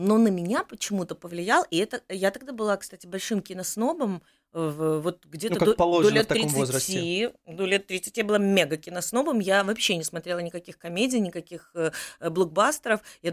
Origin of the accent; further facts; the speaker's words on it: Kyiv, Ukraine; Я как киевлянка, наверное, вот мне кажется, что я знаю просто 70% Киева.